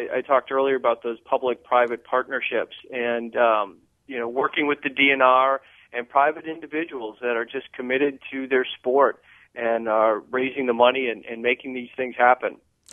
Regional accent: Slinger, Wisconsin, United States; I grew up in Slinger, so I got my start downhill skiing at Little Switzerland, which is now open again.

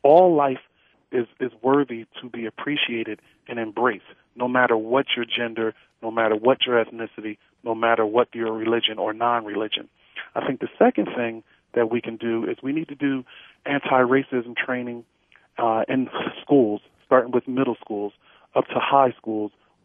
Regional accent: Philadelphia, Pennsylvania, United States; President Obama gave here in my hometown of Philadelphia at the National Constitution Center

